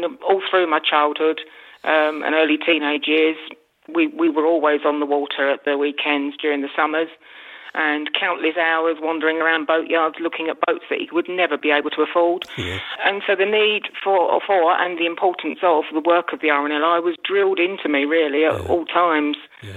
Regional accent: London, United Kingdom; born or raised there

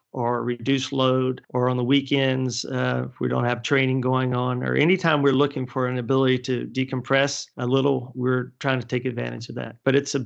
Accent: North Carolina, United States; Of course, I'm from North Carolina

